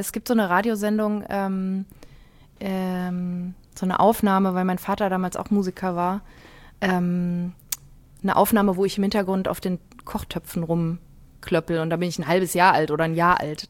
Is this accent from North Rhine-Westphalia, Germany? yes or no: yes; North Rhine-Westphalia, Germany; now in Cologne, Germany; Und dann haben wir noch ein paar Jährchen in Berlin gelebt und sind aber kurz nach der Wende dann Richtung Rheinland gezogen. Also ich bin im Rheinland groß geworden. Und so in der Nähe von Düsseldorf